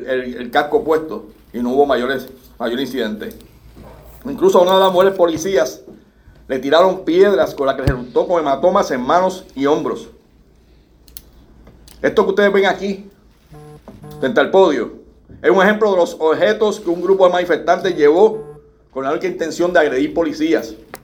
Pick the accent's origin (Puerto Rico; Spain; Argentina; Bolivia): Puerto Rico; Somos parte de este pueblo, somos parte de Puerto Rico, vivimos en Puerto Rico